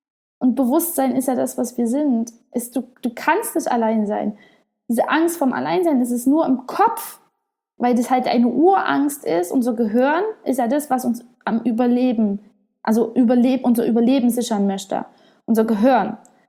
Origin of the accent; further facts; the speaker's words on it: Germany; now in Spain; Ich bin ja deutsch, ich bin in Deutschland aufgewachsen, aber ich bin dann eben ganz, ganz viel gereist, lebe jetzt auch in Spanien.